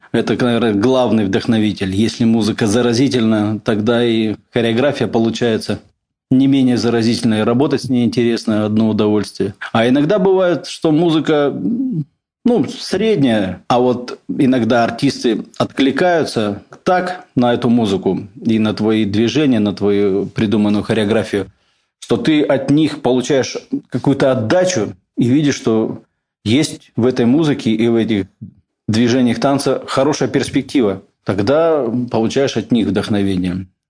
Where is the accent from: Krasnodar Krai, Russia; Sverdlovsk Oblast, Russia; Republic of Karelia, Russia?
Sverdlovsk Oblast, Russia; Yekaterinburg; Мы уральцы, мы любим свой город Екатеринбург.